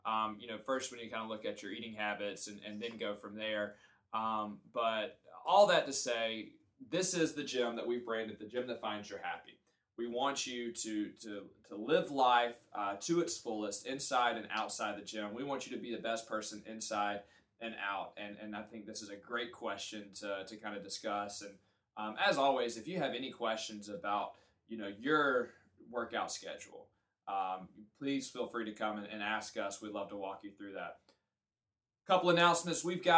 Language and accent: English; Alabama, United States; Like, I'm from Alabama, and that sounded really southern.